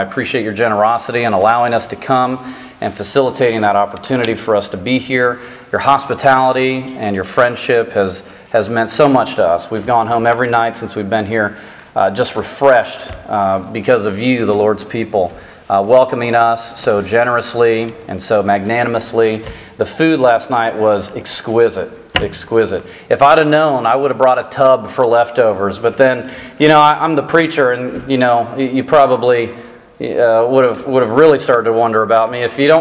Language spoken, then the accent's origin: English; United States; It's obvious that I'm from the States.